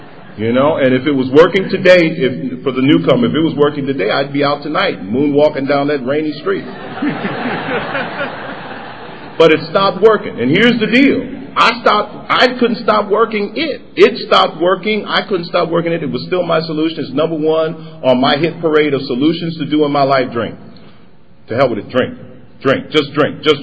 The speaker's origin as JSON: {"language": "English", "region": "New York", "country": "United States", "tie": "born or raised there", "said": "I grew up in New York. Tragic, isn't it? From South Bronx. There's nothing wrong with that. Nothing wrong with growing up in New York."}